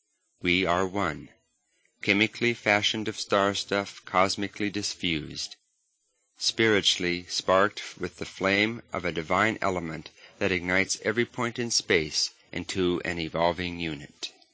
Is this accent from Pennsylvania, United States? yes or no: yes; Pennsylvania, United States; As a Pennsylvania boy, I was proud that my home state could boast of some of the biggest forests the earth had ever known.